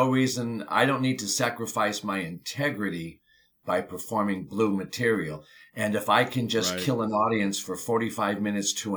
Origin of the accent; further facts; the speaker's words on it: California, United States; now in Hollywood, United States; I started in the mid-80s, 82, 83, out here in Hollywood. I'm from Southern California.